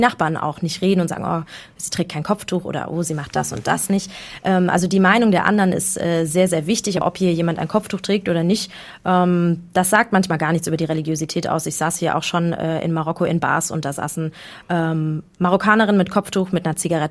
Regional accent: Frankfurt, Hesse, Germany; aus welchem Stadtteil in Frankfurt ich komme

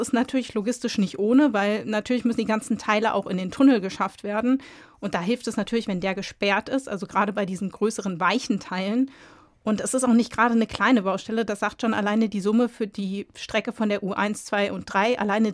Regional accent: Frankfurt, Hesse, Germany; wenn man sich so als Frankfurter damit auseinandersetzt

